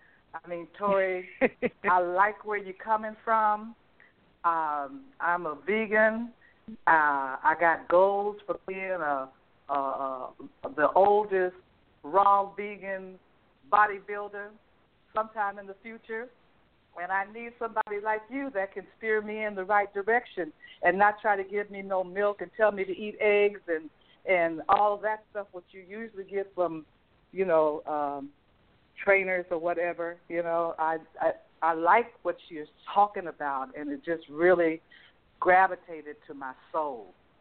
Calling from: Atlanta, Georgia, United States; I'm calling from Atlanta, Georgia

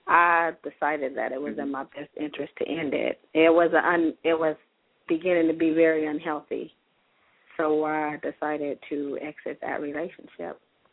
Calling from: California, United States; California.

